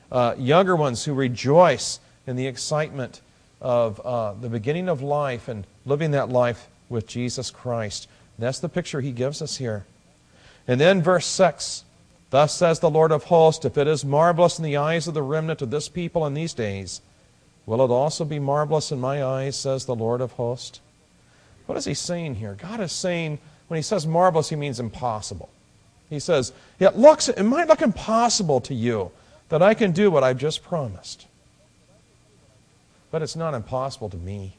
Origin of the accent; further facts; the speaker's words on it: Illinois, United States; But my heritage is in the Arkansas Ozarks. And though I grew up in Illinois, my parents were from the Ozarks, and we would go down every year to see our grandparents.